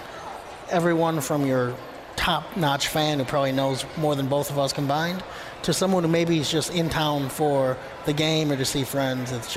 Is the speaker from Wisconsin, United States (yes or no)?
yes; Wisconsin, United States; I'm originally from Wisconsin, so it's Green Bay Packers territory up there.